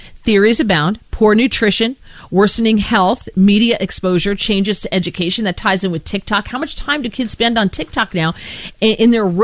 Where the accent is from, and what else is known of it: East Coast, United States; born or raised there